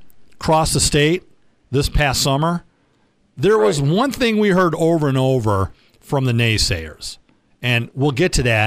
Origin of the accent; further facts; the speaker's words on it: Michigan, United States; also born or lived in Detroit; It just blows my mind as a former resident born and raised in Oakland County. Well, born in Detroit, moved across 8 Mile. And then lived in Oakland County most of my life until I moved up here to beautiful mid-Michigan